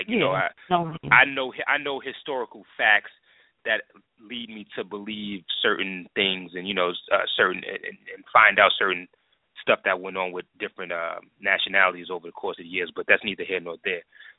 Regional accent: New York, United States; You know, growing up in New York, you know, I had like, you know, Puerto Rican chicks

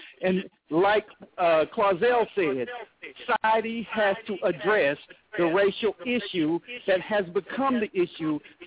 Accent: Tennessee, United States; You forget I grew up in East Tennessee, went to an all-white high school.

